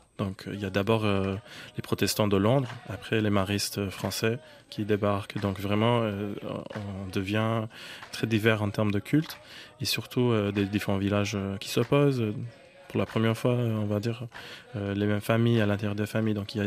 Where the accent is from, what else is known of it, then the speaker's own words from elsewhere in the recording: Australia; en grandissant en majorité en Australie, dans une colonie anglo-saxonne, il n'y avait pas de place pour les personnes racisées comme moi, ou très peu de place pour les personnes à genre autochtone.